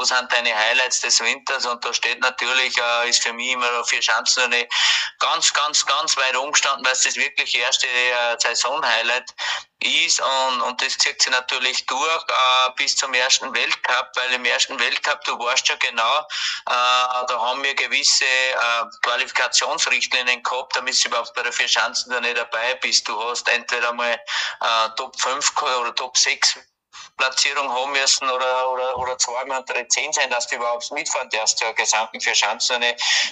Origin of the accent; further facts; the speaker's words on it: Austria; als Österreicher sowieso immer ein Muss